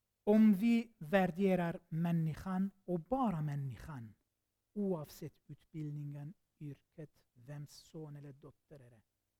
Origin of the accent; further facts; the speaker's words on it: Syria; Swedish is a second language; now in Sweden; Jag är född i Syrien, uppväxt i Syrien. Men ni vet också att jag är armenier.